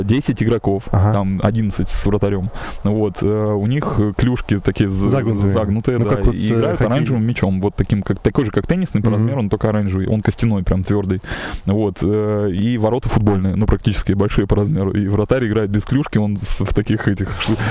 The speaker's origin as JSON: {"language": "Russian", "town": "Kirov", "region": "Kirov Oblast", "country": "Russia", "said": "Я из Кирова, да."}